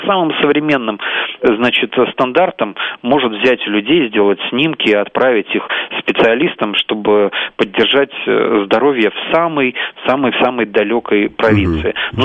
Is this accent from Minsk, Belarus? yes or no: yes; Minsk, Belarus; я так болел, конечно, за город Минск, и не только потому, что я минчанин